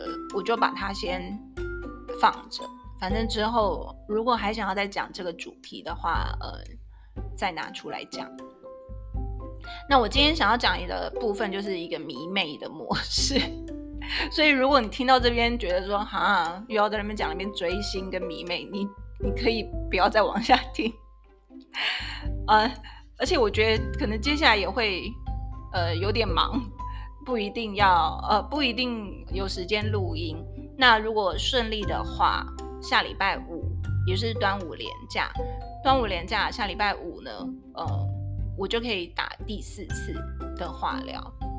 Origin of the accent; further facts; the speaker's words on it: Tainan, Taiwan; 反正我也是一个台南人。